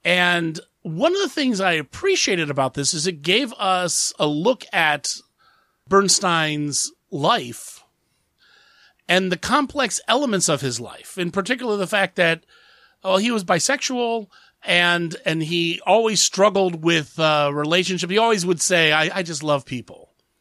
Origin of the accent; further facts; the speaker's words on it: Columbus, Ohio, United States; I grew up in Columbus, Ohio.